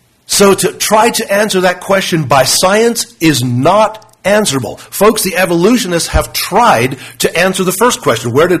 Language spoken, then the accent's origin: English; South Africa; When I was growing up in South Africa, our teachers would teach us that if something is alive, it can take in nourishment